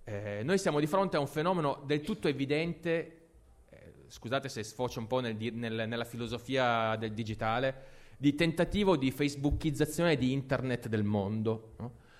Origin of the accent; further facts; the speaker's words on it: Apulia, Italy; io sono pugliese come Morena